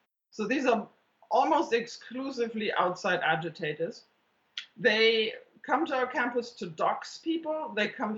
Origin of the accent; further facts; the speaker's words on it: Germany; accent: German; English is a second language; So, yeah, you might notice my German accent.